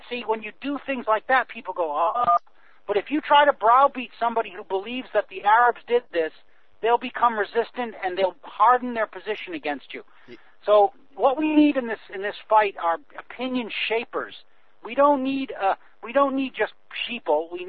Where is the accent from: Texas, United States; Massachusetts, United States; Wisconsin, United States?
Massachusetts, United States; But in my hometown, for example, in Massachusetts, there's 18 policemen on the small town force, which is like under 20,000 people.